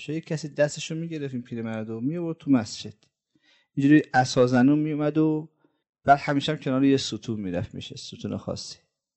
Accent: Iran; هر دفعه میگم خدا رو شکر ما ایرانی هستیم

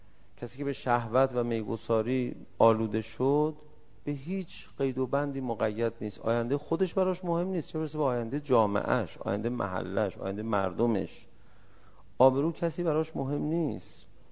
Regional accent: Iran; گفتم من از ایران هستم.

